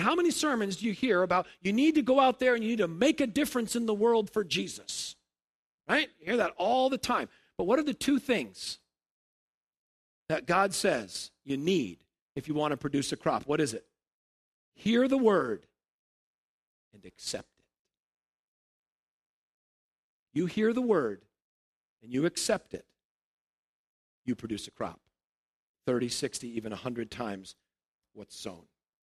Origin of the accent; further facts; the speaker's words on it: Illinois, United States; We're from Illinois.